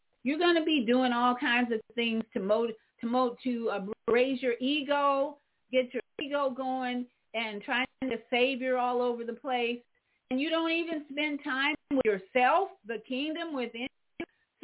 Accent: Chicago, Illinois, United States; Thank you for being a positive influence in my hometown, Chicago.

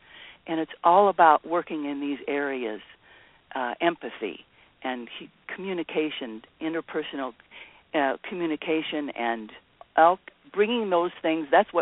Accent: Hollywood, California, United States; born there; I was born in Hollywood. God forbid.

